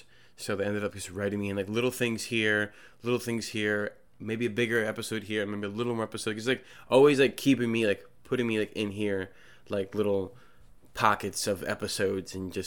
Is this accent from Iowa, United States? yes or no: no; Trenton, New Jersey, United States; Went to Mercer County Community College. In Trenton, where I'm from. I'm originally from Trenton, New Jersey.